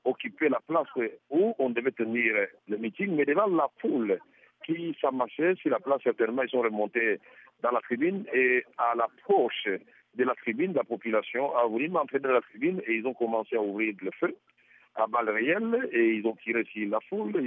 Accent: Bukavu, South Kivu, DR Congo; Moi, je suis natif de Bukavu.

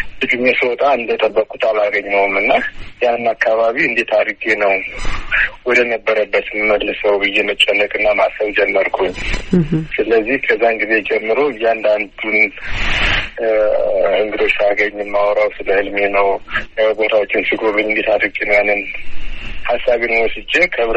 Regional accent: Addis Ababa, Ethiopia; also born or lived in Dega Damot; ጎጃም ደጋ ዳሞት ወረዳ ነው የተወለድኩትኝ። ጣመ ጊዮርጊስ የሚባል ቤተክርስቲያን አለ እዛ አካባቢ። በ8 ዓመቴ ወደ አዲስ አበባ ወንድሞች አመጡኝ የተሻለ ትምህርት እንድማር እና ከ14 ዓመት በኋላ ነው ወደ ገጠር የተመለስኩት።

